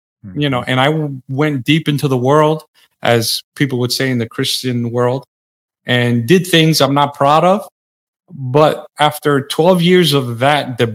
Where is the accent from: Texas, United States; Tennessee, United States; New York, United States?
New York, United States; Bronx; I grew up in the South Bronx in the 70s and 80s. If you know anything about the South Bronx in that time, it was a very dangerous place to grow up in.